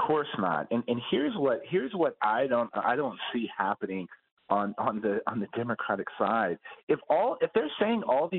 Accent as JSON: {"language": "English", "region": "Texas", "country": "United States", "tie": "born or raised there", "said": "Some of the things I do know in my home state of Texas and places like South and West Texas"}